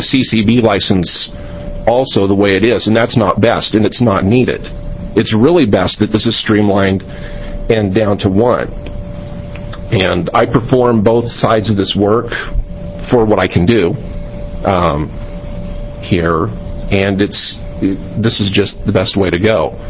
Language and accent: English; Beaverton, Oregon, United States; I'm from Beaverton, Oregon. I'm on the Landscape Contractors Board, but at the moment I'm going to speak representing myself as a contractor.